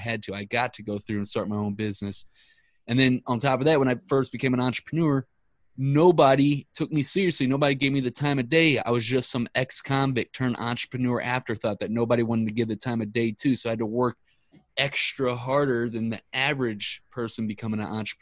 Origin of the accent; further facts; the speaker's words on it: St. Louis, Missouri, United States; because we're both from St. Louis, but this one right here, the Rams tattoo, that's my favorite because I'm a diehard Rams fan. Even though they left us in St. Louis, I'm still a diehard.